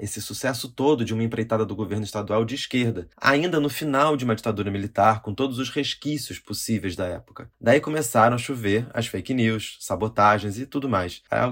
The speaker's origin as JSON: {"language": "Portuguese", "region": "Rio de Janeiro", "country": "Brazil", "tie": "born or raised there", "said": "eu cresci no Rio de Janeiro nessa época, em um bairro de um bom poder aquisitivo, de classe média alta."}